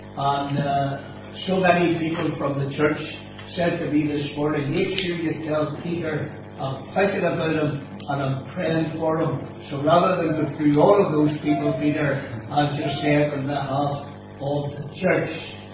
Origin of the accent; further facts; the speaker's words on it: Crookstown, Munster, Ireland; Many years ago, I was born and brought up in Crookstown. I often refer to Crookstown as God's own country, but that's where I came from, and I was brought up in a home where there were six of us as children.